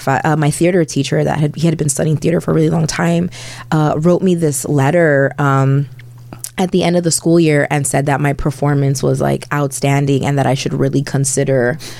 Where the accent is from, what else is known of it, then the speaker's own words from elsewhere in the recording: New York City, New York, United States; also born or lived in Dominican Republic; I was born in Queens, New York.